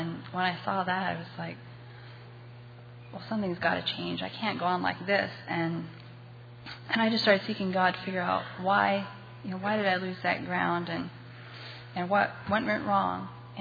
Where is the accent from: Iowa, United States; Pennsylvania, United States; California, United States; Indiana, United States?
Iowa, United States; I'm from Kelowna, Iowa, attend Zion Christian Fellowship.